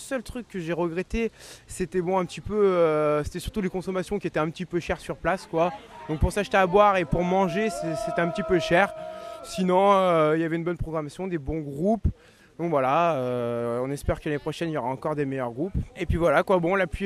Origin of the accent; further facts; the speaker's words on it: Lyon, Auvergne-Rhône-Alpes, France; Alors moi là je vais au camping, donc nous on est lyonnais.